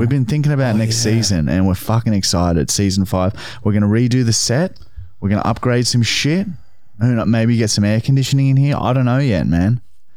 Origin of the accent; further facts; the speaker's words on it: Brisbane, Queensland, Australia; We're from Brisbane though.